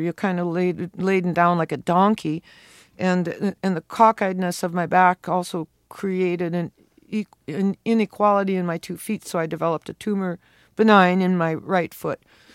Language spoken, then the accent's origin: English; Fort Macleod, Alberta, Canada; born there; also born or lived in many towns; I grew up in a lot of towns. I was born in Fort McLeod, Alberta, which is where the prairie begins to roll, and in the distance there are the mountains